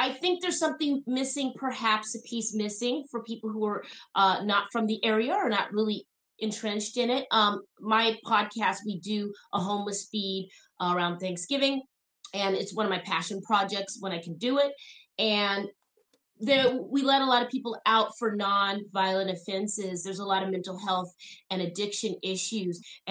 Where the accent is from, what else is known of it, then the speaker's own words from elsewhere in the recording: West Covina, California, United States; I'm from West Covina.